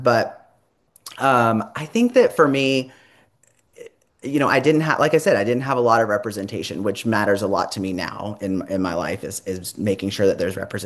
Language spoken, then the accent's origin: English; North Carolina, United States; So growing up, I grew up in the South, so near Charlotte, kind of in the more rural aspect of North Carolina.